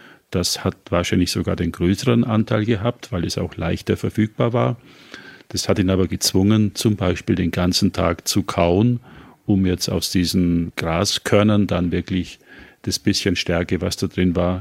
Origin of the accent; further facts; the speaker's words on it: Bavaria, Germany; Ich bin ja auch in Bayern aufgewachsen, sozialisiert worden mit viel Wurst und Fleisch